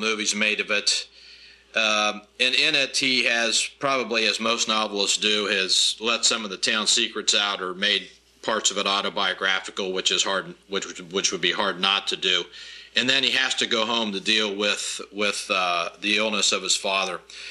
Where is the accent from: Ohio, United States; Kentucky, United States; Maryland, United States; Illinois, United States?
Ohio, United States; Viericksville; A librarian in my hometown in Viericksville, Ohio